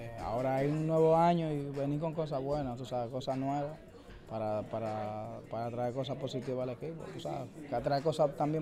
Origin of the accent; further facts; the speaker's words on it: Dominican Republic; nosotros nos mantengamos como dominicanos que somos, como hermanos que somos.